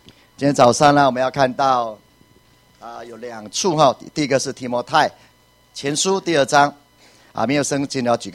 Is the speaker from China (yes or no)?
no; Puli, Nantou County, Taiwan; 我的老家还在普里啊